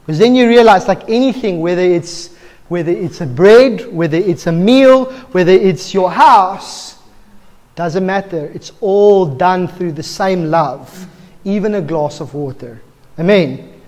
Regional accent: Bloemfontein, Free State, South Africa; Now, I come from Bloemfontein. Fish is like a foreign thing to me.

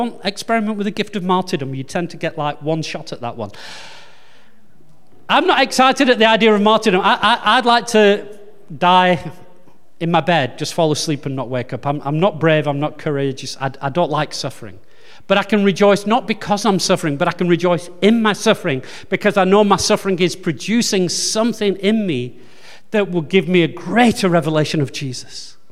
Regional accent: England, United Kingdom; and I'm English. We're not the most emotional, expressive people.

